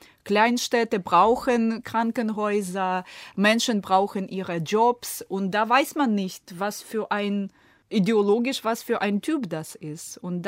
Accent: Ukraine; ist das jetzt nicht ein bisschen arrogant, mir als Ukrainerin das zu erzählen?

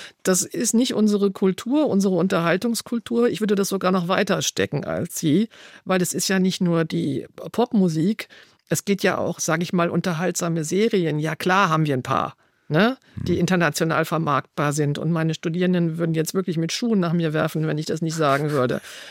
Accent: Aachen, North Rhine-Westphalia, Germany; now in Cologne, Germany; Gut, ich komme aus Aachen. Ich bin hier auch nicht geboren

